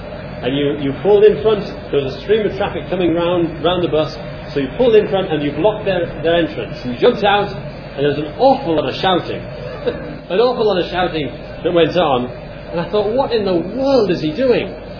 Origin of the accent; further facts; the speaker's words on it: England, United Kingdom; Now that's very unusual for us as English. We're overly polite.